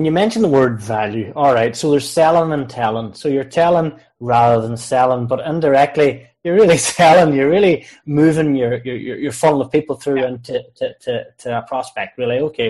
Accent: Ireland; we us as Irish, I think we have a natural ability to do those particular things

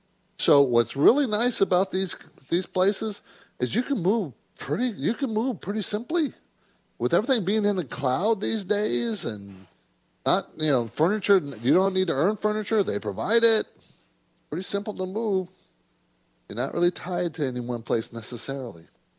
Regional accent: San Diego, California, United States; My dad was in the Navy, so I grew up in San Diego. He was stationed there, so I know San Diego very, very well.

